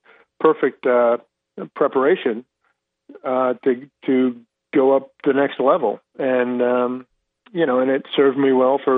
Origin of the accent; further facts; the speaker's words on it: Fayetteville, Arkansas, United States; born there; I was born in Fayetteville, you know, so I don't think any of my friends, any of my teammates, any of my opponents thought that I was going anywhere but the Arkansas Razorbacks.